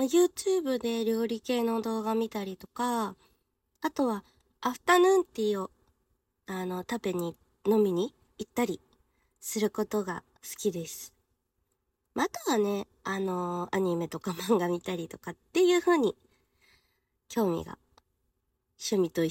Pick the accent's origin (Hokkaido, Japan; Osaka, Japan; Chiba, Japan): Chiba, Japan; 出身地は千葉県出身です。